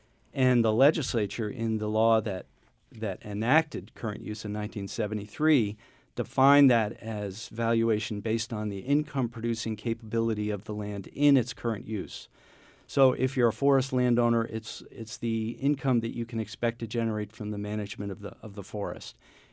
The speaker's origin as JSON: {"language": "English", "town": "Exeter", "country": "United States", "tie": "born or raised there", "said": "I grew up in Exeter, and that was a part of the state that was growing very rapidly."}